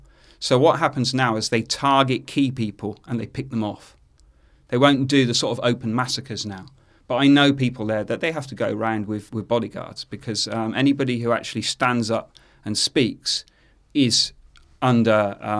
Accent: South West England, United Kingdom; moved away as an adult; now in Colombia; I mean, I don't dislike England, and it's my home country. I love the countryside in Britain. You know, I'm a Somerset lad, born and bred.

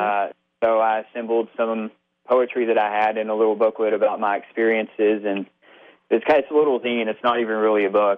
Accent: Arkansas, United States; Well, I grew up in Arkansas, wound up joining the military October 2000.

